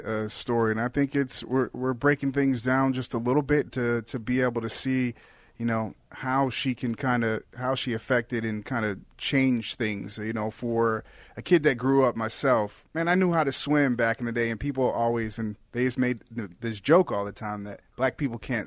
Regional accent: South Barrington, Illinois, United States; I mean, I grew up in South Barrington. There was the South Barrington Club, which was, you know, down the street.

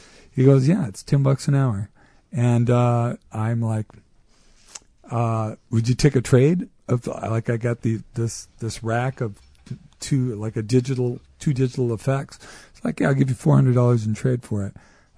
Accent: California, United States; They hated me there because I was from California.

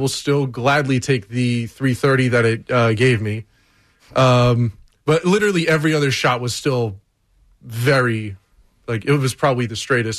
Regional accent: East Hanover, New Jersey, United States; I grew up in East Hanover, Florham Park.

